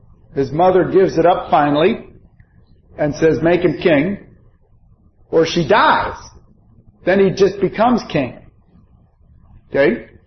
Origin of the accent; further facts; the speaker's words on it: Pittsburgh, Pennsylvania, United States; Did I tell you I was from Pittsburgh?